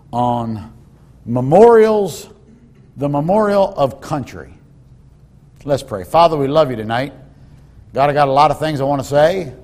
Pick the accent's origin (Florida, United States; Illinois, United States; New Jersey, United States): New Jersey, United States; also born or lived in Philadelphia; Look, I'm from the communist state of, I was born in Philadelphia, communist state of New Jersey.